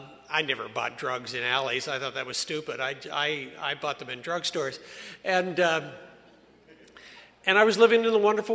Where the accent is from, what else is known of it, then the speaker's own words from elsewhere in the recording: Victoria, British Columbia, Canada; born there; I was born in Victoria, and it's nice to be up island again.